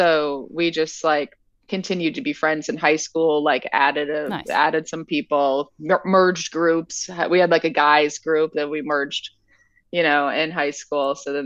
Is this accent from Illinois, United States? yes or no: yes; Oak Park, Illinois, United States; I grew up in Oak Park, which is like right next to Chicago